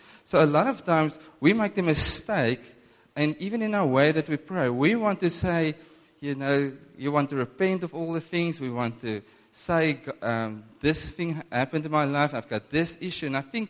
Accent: Northern Cape, South Africa; I come from the Camus, that's a big city there in the Northern Cape, near Upington, for those that don't know. And the Orange River flows past that.

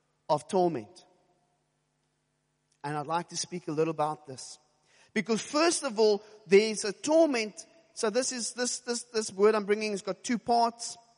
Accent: Cape Town, Western Cape, South Africa; I come from Shofar, Cape Town, and I don't know if you noticed, but shofar people are weird.

